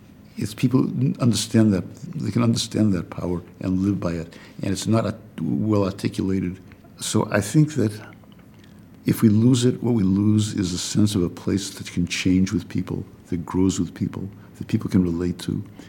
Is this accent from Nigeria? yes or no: no; Boston, Massachusetts, United States; When I was a kid, I grew up in Boston, and there was this house in our neighborhood that was owned by the Field Sisters.